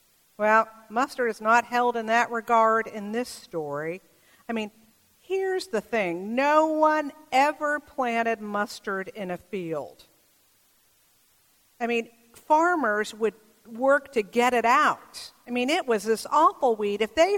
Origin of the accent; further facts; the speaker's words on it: Bay Area, California, United States; I mean, I grew up in the Bay Area.